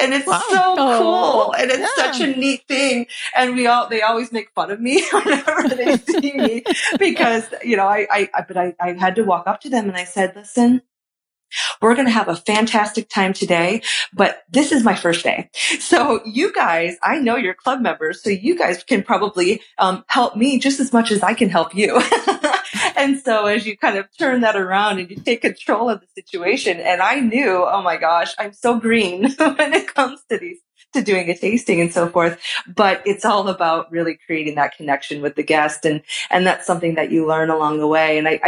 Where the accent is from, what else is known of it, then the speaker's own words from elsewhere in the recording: Chicago, Illinois, United States; You know, I grew up in Chicago. You know, this was like maybe my second time to even being in California just in general.